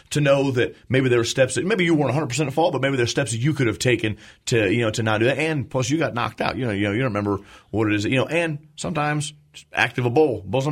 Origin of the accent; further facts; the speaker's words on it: Belleville, Wisconsin, United States; I grew up in Belleville. I know.